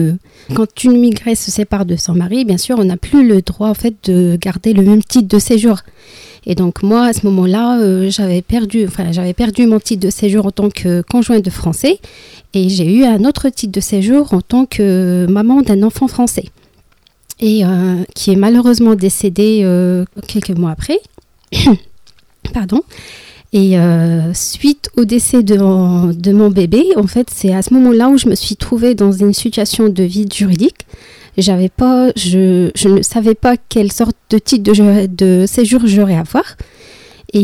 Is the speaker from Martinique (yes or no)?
no; Morocco; moved away as an adult; now in France; je viens du Maroc, je suis rentrée en France en 2007, suivant mon mari bien sûr, parce que ça se passe comme ça. En fait, je me suis mariée au Maroc et après j'ai suivi mon mari ici, en France